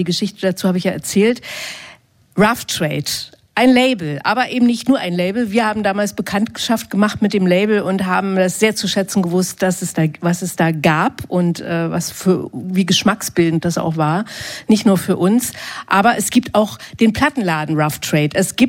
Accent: East Germany, Germany; Ich bin ja im Osten groß geworden.

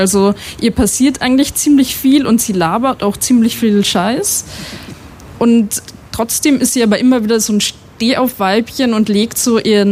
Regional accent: Austria; now in Germany; ich fühle mich lustigerweise erst so richtig als Österreicherin in meiner Identität bestätigt, seit ich in Deutschland immer die andere bin.

